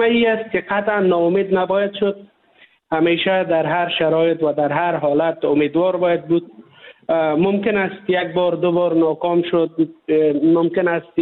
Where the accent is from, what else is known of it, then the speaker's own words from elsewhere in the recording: Afghanistan; برای ما کسایی که از افغانستان هستیم